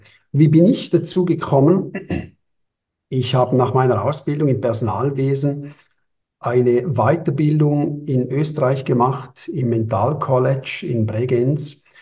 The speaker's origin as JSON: {"language": "German", "country": "Switzerland", "tie": "born or raised there", "said": "bald 50 Jahre, jung oder alt. Geboren hier in der Schweiz, mit einem Vater aus Italien, Mutter aus Spanien, also mehrsprachig aufgewachsen und die ganze Schulzeit hier gewesen."}